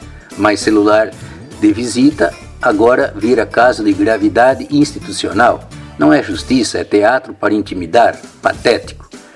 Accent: Brazil; born there; para Santana, um bairro do interior onde nasci

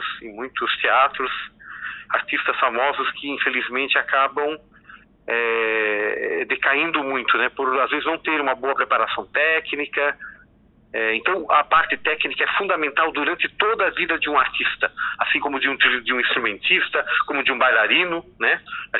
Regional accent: Joinville, Santa Catarina, Brazil; Eu sou de Joinville, então sou natural de Joinville, resido lá até hoje, apesar de viajar bastante por esse mundo afora.

